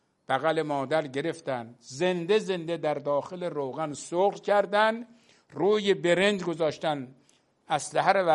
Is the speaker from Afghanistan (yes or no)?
no; Iran; نه به عنوان شیعه، نه به عنوان یک فرد پایبند به نظام، به عنوان یک ایرانی من دارم عرض میکنم